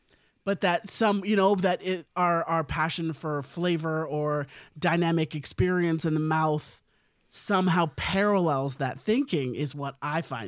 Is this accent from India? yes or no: yes; India; obviously as an Indian person myself